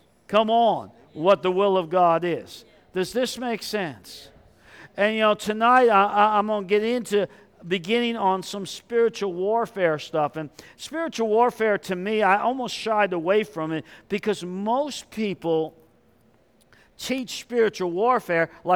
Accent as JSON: {"language": "English", "region": "New York", "country": "United States", "said": "I'm originally from New York."}